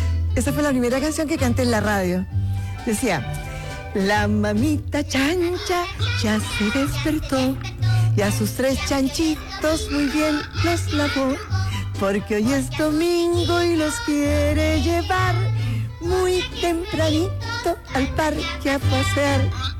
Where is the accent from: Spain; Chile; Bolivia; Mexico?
Chile; Loncoche, Araucanía; born there; Porque yo nací en Loncoche. Pero mi papá era de ferrocarriles, entonces nos cambiaban permanentemente de lugar.